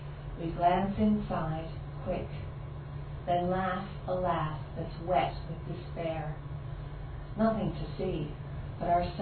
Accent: Philadelphia, Pennsylvania, United States; born there; I was born in Philadelphia in 1966, and a month before I was born, my parents went

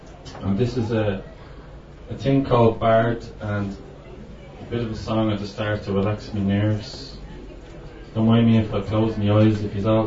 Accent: Dublin, Leinster, Ireland; I'm from Dublin, and I told me Ma I was coming to Cork for Culture Night.

